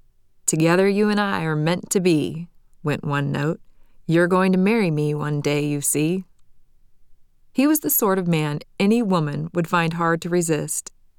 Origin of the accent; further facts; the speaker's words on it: Portland, Oregon, United States; born there; I was born in Portland, Oregon, in 1974, to … I spent my childhood in small-town suburbs.